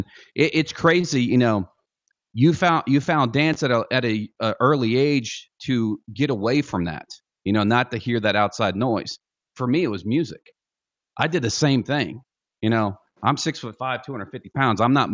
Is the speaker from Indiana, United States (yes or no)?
yes; Indiana, United States; also born or lived in South Korea / Texas; I was born in South Korea. Within that first year, we went from South Korea to Texas, where he was stationed at. And they got a divorce at a very, very, at a very young age for myself. So I moved to my dad's hometown in Indiana, and it was a very, very small town